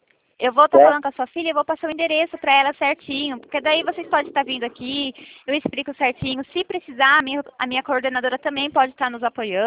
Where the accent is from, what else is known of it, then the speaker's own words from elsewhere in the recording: Itatiba, São Paulo, Brazil; Sou de Itatiba também.